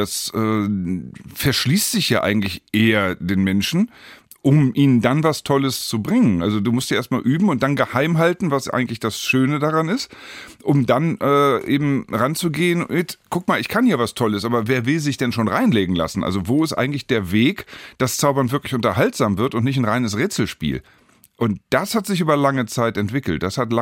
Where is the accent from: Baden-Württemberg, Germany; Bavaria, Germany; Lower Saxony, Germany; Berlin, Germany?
Lower Saxony, Germany; Hannover; Ich habe lange in München gearbeitet, in Düsseldorf gearbeitet, also immer, wenn es dann um Radio, Fernsehen ging. Und bin aber dann eben doch Hannover immer sehr treu geblieben, weil das einfach meine Heimat ist.